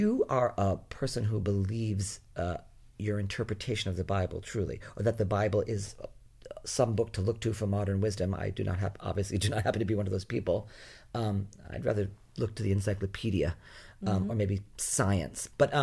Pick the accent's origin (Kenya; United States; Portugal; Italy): United States; Rhode Island; I'm a boy from Rhode Island.